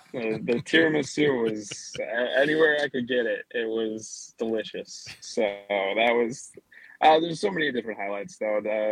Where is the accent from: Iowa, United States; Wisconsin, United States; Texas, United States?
Wisconsin, United States; people's faces would light up when they heard that we're from Wisconsin